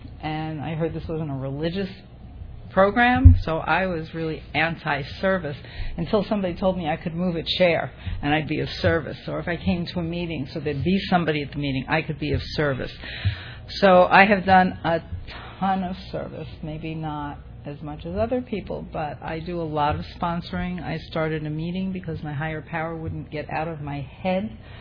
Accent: San Diego, California, United States; I'm from San Diego.

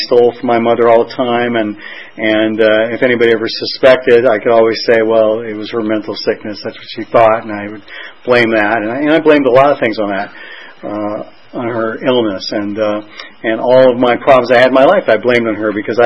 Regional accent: California, United States; But I'm born. I'm all Californian

